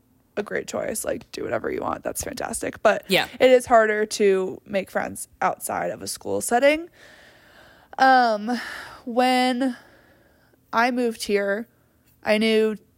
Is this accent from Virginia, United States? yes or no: yes; Virginia, United States; I am from Virginia. I went to college in Michigan. I studied abroad at Oxford without knowing anyone I was studying abroad with. And then I moved to Colorado on a random Thursday in May.